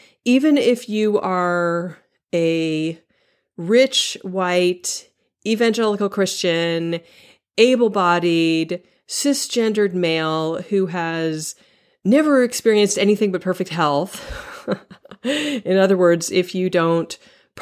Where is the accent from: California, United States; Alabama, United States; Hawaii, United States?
California, United States; Now, I grew up in California. I grew up in earthquake country. I was used to earthquakes.